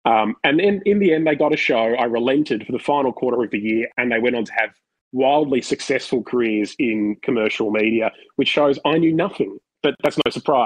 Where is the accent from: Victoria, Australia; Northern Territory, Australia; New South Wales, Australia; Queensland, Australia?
Victoria, Australia; Ringwood; So all through high school, I grew up in Ringwood, which, you know, is lovely, is Ringwood, but it's not that sort of like inner city, media savvy sort of connected part of the world.